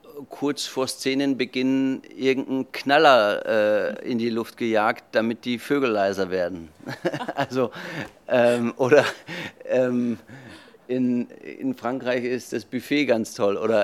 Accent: Germany; first language French; ich bin Franzose, meine Mutter war Französin, mein Vater Deutsch. Ich bin auf der französischen Schule in Deutschland groß geworden und habe dort Englischunterricht gehabt. Also habe ich auch natürlich gleich Englisch gelernt und eben auch Spanisch.

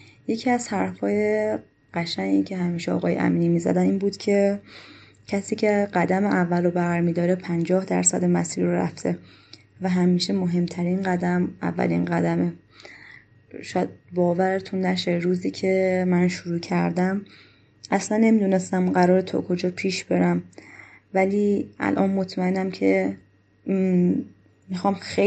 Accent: Afghanistan; وقتی میفهمن ما افغانستانی هستیم

